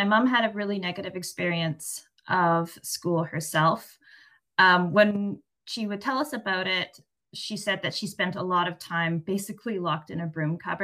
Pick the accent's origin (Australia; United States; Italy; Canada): Canada; British Columbia; now in Cambridge, United Kingdom; I grew up in Canada on the traditional territory of the Nanaimo First Nation